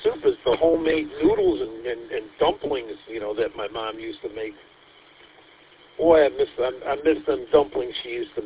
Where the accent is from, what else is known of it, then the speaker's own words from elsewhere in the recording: Detroit, Michigan, United States; Plus, this used to be my old stomping grounds, man. That's, you know, I grew up in Detroit over here on the northeast side.